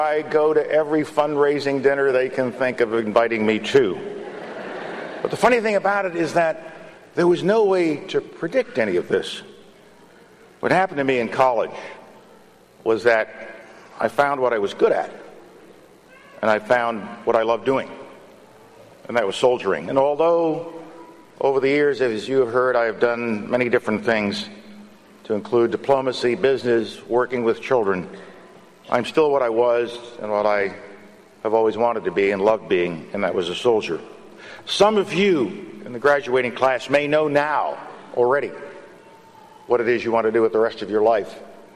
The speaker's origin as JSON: {"language": "English", "town": "Bronx", "region": "New York", "country": "United States", "tie": "born or raised there", "said": "when you were a young boy growing up in the Bronx, did you dream that you would become chairman of the Joint Chiefs of Staff"}